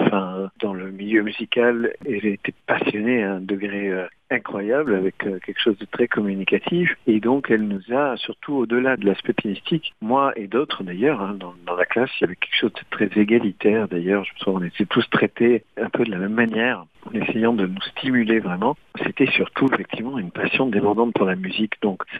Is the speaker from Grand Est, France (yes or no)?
no; Toulouse, Occitanie, France; moi-même, je suis toulousain, pas très très loin